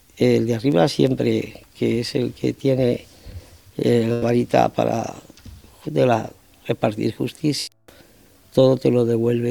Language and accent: Spanish; Barranquilla, Atlántico, Colombia; born there; como nací en Barranquilla, Colombia, recibo la llamada del embajador